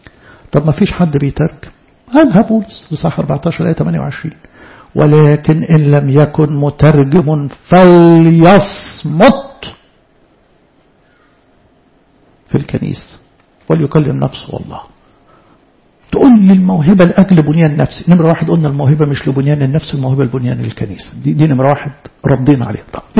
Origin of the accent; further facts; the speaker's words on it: Egypt; احنا كمؤمنين مصريين